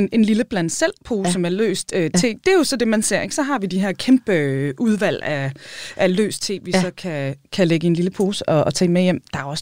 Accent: England, United Kingdom; Og jeg er opvokset i England, så jeg drikker sådan noget mørkt te.

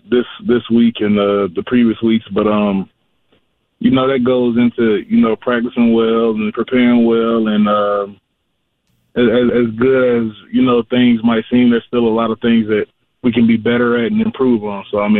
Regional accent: Tennessee, United States

